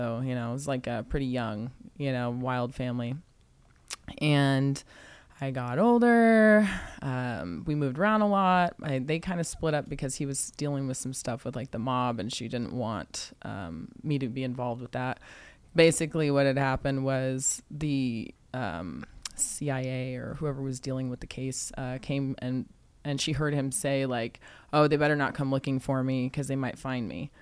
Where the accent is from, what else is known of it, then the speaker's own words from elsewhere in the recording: San Antonio, Texas, United States; born there; I was born in Texas, San Antonio, Texas, which I actually just got a house over there too.